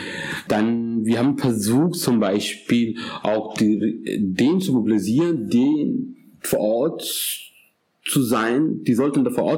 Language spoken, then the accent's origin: German; Pakistan; German is a second language; Ich komme übrigens aus Pakistan.